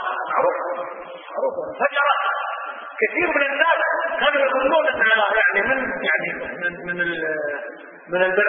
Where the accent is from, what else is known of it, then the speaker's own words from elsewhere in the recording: Kuwait; شوف اي مستشفى عندنا في الكويت